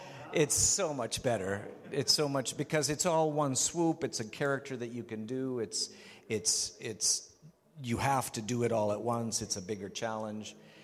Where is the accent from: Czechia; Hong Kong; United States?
Czechia; accent: Czech; So when I'm speaking English in Czech with my Czech accent